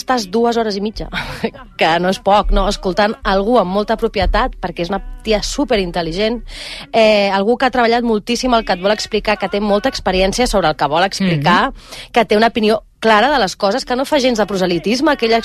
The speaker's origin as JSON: {"language": "Catalan", "town": "Barcelona", "region": "Catalonia", "country": "Spain", "tie": "born there", "said": "soc nascuda a Barcelona."}